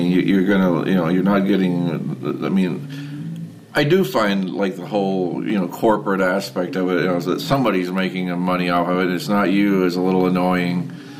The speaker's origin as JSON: {"language": "English", "region": "Oklahoma", "country": "United States", "tie": "born or raised there", "said": "my teacher was Alan Mundy from the … when I was growing up in Oklahoma."}